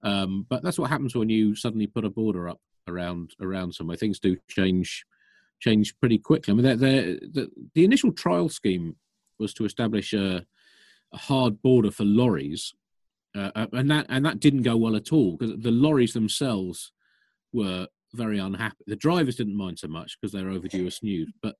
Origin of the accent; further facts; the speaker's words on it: South East England, United Kingdom; I've not just been to Kent. I grew up in Kent. And, you know, Kent is very much tattooed on my soul.